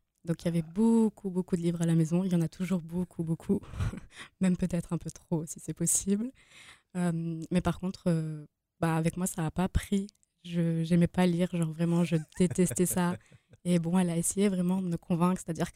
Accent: Nancy, Grand Est, France; j'ai grandi à Nancy, enfin à l'Aksou pour être plus précise.

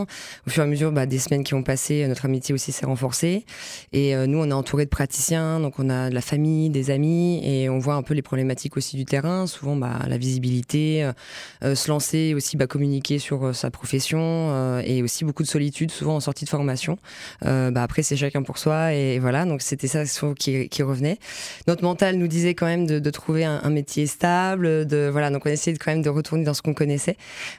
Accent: Nancy, Grand Est, France; Moi, du coup, je suis de Nancy, je suis originaire de Lorraine de toute façon.

